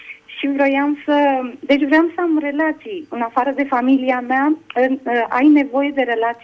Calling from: Zaragoza, Aragon, Spain; din Spania, locuiesc în Zaragoza

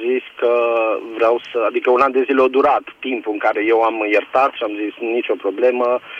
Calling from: Bistrița, Bistrița-Năsăud, Romania; de la Bistrița

